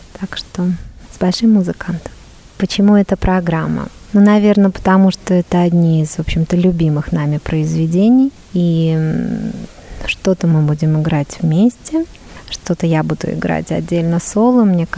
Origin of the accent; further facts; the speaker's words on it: Saint Petersburg, Russia; born there; moved away; я пианистка. Родилась в Ленинграде, уехала из Советского Союза еще в 90-м году. И вот сейчас вернулась сюда.